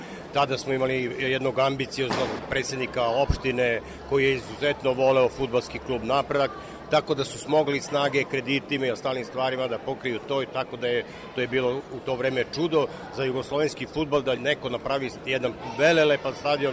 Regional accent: Kruševac, Šumadija and Western Serbia, Serbia; born there; Ja sam jedne radničke porodice. Rođen sam inače u Kruševcu, svi moji su tamo, ja sam 55. godine rodio.

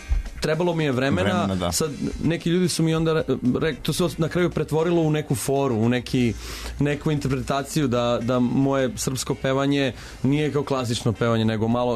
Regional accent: Germany; now in Serbia; U suštini, ja sam odrastao u Nemačkoj

